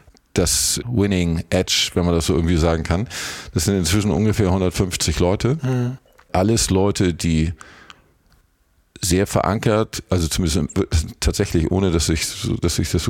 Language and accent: German; Hamburg, Germany; irgendwie als Hamburger der Gedanke